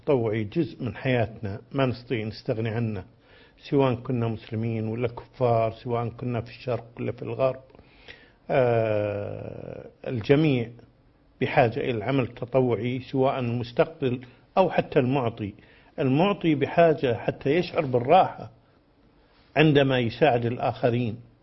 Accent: Kuwait; وكنت أرى وأنا صغير أحد الأطباء المصريين الدكتور نجار عندنا في الكويت

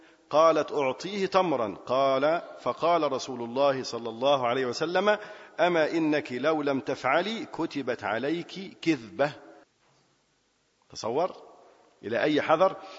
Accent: Aswan, Aswan Governorate, Egypt; كنت في أسوان، كنت يعني وأنا طفل كنت في أسوان.

